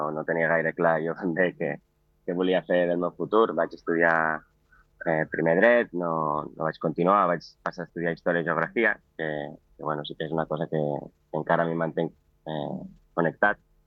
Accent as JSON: {"language": "Catalan", "country": "Andorra", "tie": "born or raised there", "said": "vaig néixer a Andorra, he crescut allà tota la vida i bueno, fa una cosa de 3 anys, doncs, tenia una feina fixa en una empresa allà a Andorra"}